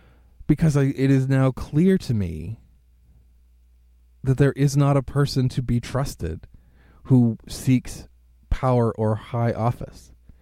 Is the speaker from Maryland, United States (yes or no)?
no; Hazleton, Pennsylvania, United States; I'm from Hazleton. There is nothing here for people.